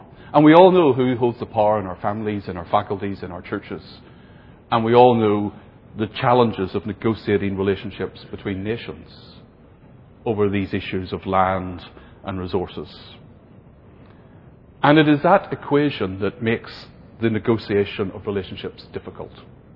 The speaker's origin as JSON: {"language": "English", "country": "Ireland", "accent": "Irish", "lives_now": "England", "said": "now that I'm living in England, I realise how my Irish accent affects how I say the word power."}